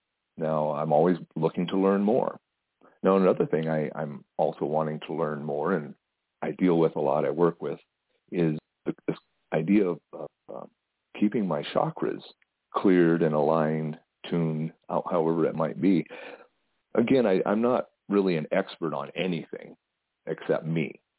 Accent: South Dakota, United States; I grew up in South Dakota, not a really populated area. I like to joke that the 1960s didn't end until about 1976 there.

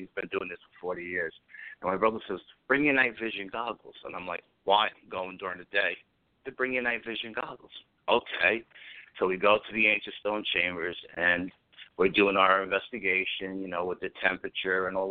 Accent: New York, United States; I don't know if just be growing up in New York, you know what I mean, my mindset as a New York guy

